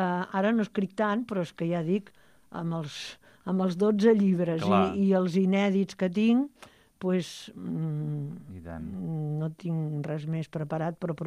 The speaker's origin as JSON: {"language": "Catalan", "town": "Montcada", "region": "Catalonia", "country": "Spain", "said": "I això d'haver pogut viatjar gent de poble com som molts de Montcada"}